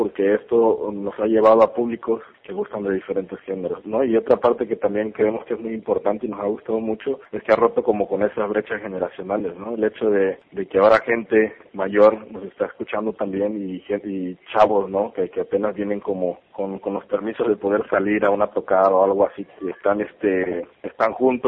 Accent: Veracruz, Mexico; Que tenemos aquí en el sur de Veracruz. Ahora sí, cómo vemos nosotros muchas cosas como jarochos sureños

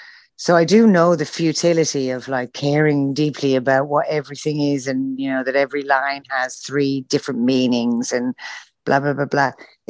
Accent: Ireland; also born or lived in Sheffield; now in United Kingdom; I grew up in Sheffield. I grew up in Ireland.

